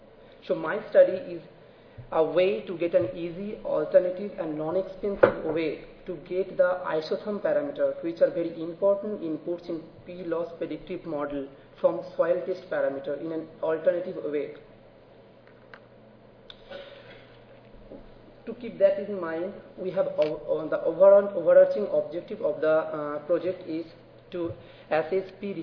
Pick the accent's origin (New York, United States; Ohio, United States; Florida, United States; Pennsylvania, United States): Florida, United States; I'm from Florida, so it's hot climate